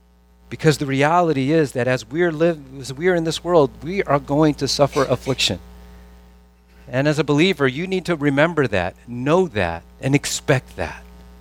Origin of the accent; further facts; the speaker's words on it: California, United States; It's like, I'm from California.